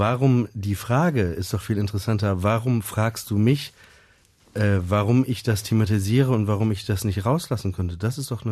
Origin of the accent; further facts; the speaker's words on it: Papenburg, Lower Saxony, Germany; ich komme aus Papenburg im Emsland und ich bin halt jüdisch.